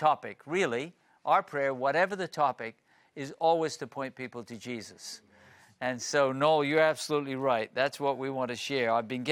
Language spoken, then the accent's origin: English; Kenya; from Kenya